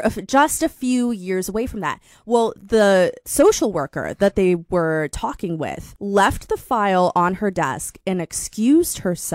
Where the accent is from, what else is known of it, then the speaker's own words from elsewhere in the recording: Fort Collins, Colorado, United States; now in -; I'm from a small town called Fort Collins, Colorado. Got the CSU Rams there. And I moved to Minneapolis a few years ago, where I lived for a couple years.